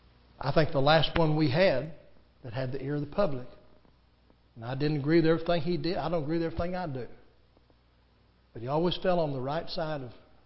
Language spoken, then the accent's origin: English; United States; And I'm an American, I'm 21, and I have the right to express my opinion.